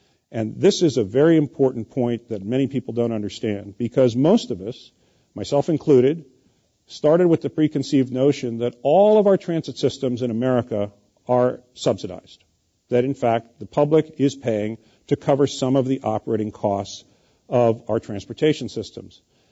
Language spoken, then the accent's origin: English; California, United States; as a Californian who's been here for 36 years, I had not spent much time in the Central Valley.